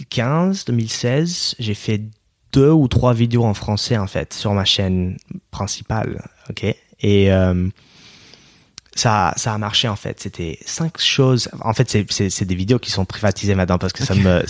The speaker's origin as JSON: {"language": "French", "country": "United States", "second_language": "French", "said": "dès que je dis que je suis américain"}